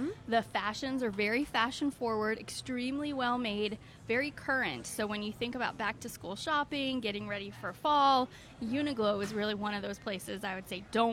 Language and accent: English; Georgia, United States; Back in the day, because I'm from Georgia. So I love all of these Georgia Southern favorites.